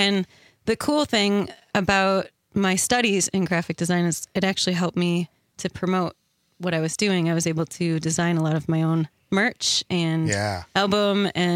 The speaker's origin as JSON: {"language": "English", "town": "Fort Atkinson", "region": "Wisconsin", "country": "United States", "said": "I'm actually from Fort Atkinson."}